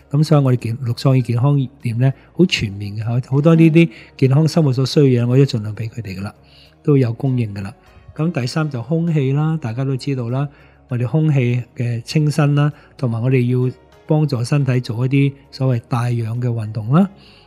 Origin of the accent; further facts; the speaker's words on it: Hong Kong, China; 而家我哋中国人好多系香港好多 O 型嘅。